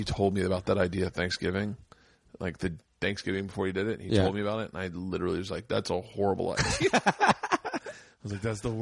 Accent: Tampa, Florida, United States; Tampa, yeah.

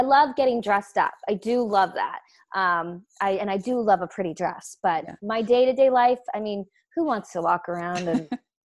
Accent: Vancouver, British Columbia, Canada; I grew up in Vancouver. So I grew up with the mountains and the ocean.

